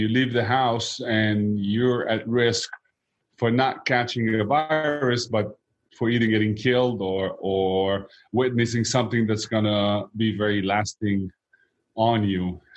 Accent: Greece; also born or lived in Lebanon; now in United States; we left Lebanon at an early age when the civil war broke out. And yep. My family moved to Greece. And that's where, you know, that's where I grew up. I was in Greece, and then from Greece, we came to the U.S.

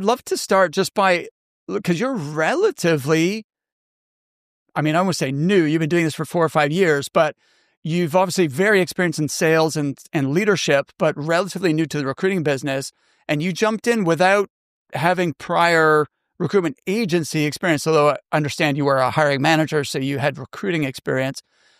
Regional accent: Halifax, Nova Scotia, Canada; accent: Canadian; And it's nice to hear another Canadian accent for a change. I don't know if you know this. I'm from Halifax

